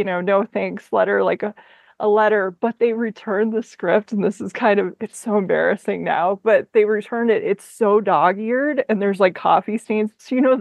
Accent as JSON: {"language": "English", "region": "Minnesota", "country": "United States", "said": "I'm from Minnesota."}